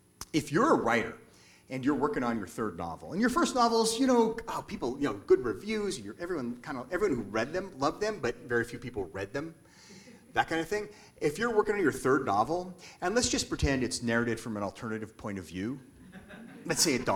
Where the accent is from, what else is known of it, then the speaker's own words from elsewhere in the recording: Seattle, Washington, United States; also born or lived in New York; I'm from Seattle. I lived in New York for a long time, though. I went to school there and then stayed for 18 years.